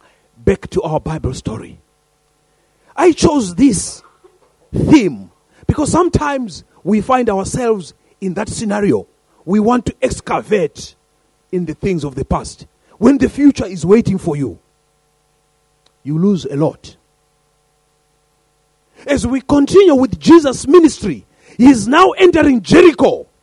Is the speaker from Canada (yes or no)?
no; East of England, United Kingdom; the moment I said I'm from Essex, they said, oh, Essex girls.